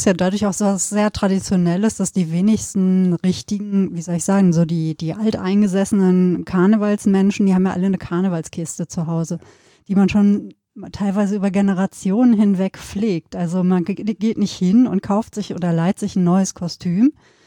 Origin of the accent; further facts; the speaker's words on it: North Rhine-Westphalia, Germany; ich bin ja hier als Sauerländerin da, als Westfälin.